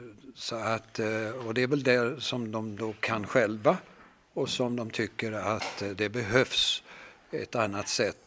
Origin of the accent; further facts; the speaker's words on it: Åse, Småland, Sweden; den är från Åse där jag kommer ifrån i Småland.